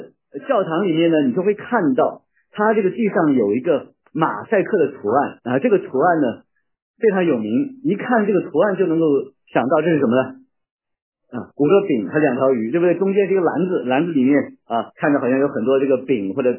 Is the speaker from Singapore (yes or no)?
no; China